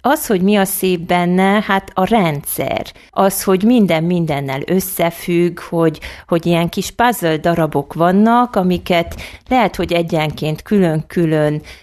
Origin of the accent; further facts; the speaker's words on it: Székely Land, Romania; moved away as an adult; now in Kiskunhalas, Hungary; vagyok itt Kiskunhalason, ideiglenesen most már 13. éve. Ugye én egyetem után egy évet tanítottam otthon Székelyföldön